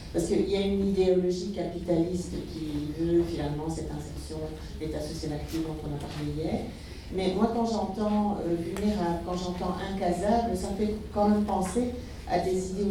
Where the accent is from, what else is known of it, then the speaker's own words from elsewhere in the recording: Belgium; parce que je suis belge.